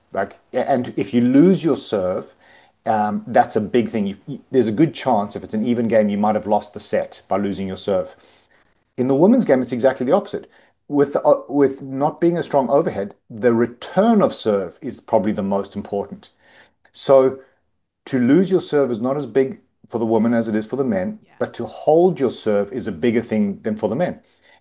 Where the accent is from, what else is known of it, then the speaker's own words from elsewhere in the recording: South Africa; moved away as an adult; now in Australia; I'm actually South African. I moved to Australia in my mid-20s. I'm approaching 50 way too quickly.